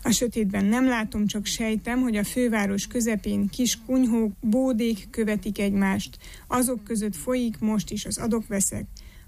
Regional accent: Transylvania, Romania; Nem furcsa ez, kérdem erdélyi magyarként a francia közszolgálati rádió munkatársát

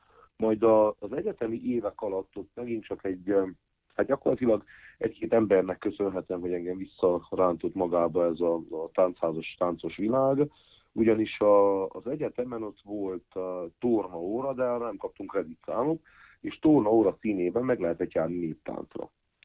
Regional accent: Miercurea Ciuc, Harghita, Romania; síkszeredában születtem, és ott is nevelkedtem

